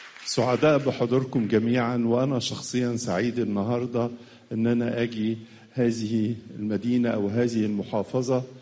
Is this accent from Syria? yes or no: no; Egypt; ونحن كشعب مصري